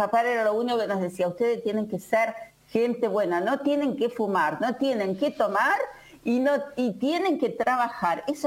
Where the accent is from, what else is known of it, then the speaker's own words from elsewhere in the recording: Bovril, Entre Ríos, Argentina; Era tipo un pueblito de 4 o 5 casas. Y mis padres eran leñadores. En ese momento era Villa Bobril, ahora le sacaron el Villa, le dejaron Bobril.